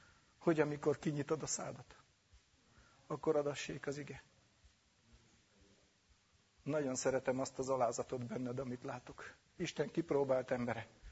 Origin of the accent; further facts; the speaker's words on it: Hungary; Én itthon vagyok, te meg vendég vagy. Én itteni magyar vagyok, te meg csángó vagy.